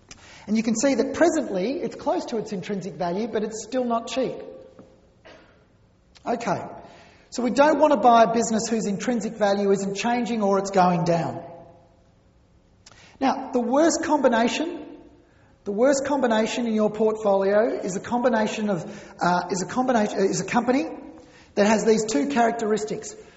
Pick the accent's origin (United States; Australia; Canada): Australia; Melbourne, Victoria; So I grew up in West Brunswick here in Melbourne